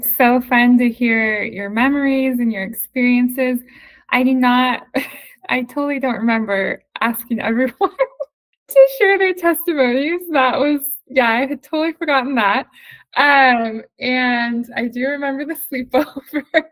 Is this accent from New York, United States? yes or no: no; San Diego, California, United States; And in part, I just like palm trees because I'm from San Diego and I love the beach.